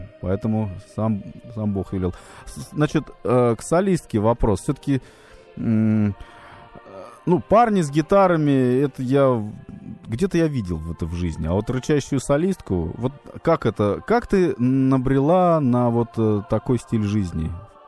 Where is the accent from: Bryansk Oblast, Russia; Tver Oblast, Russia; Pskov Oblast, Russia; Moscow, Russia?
Moscow, Russia; Zelenograd; А то я из Зеленограда.